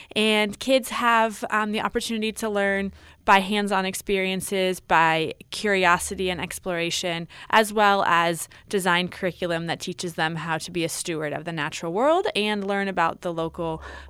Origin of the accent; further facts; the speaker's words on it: California, United States; I grew up on the Central Coast. I went to Camp Natoma as a child.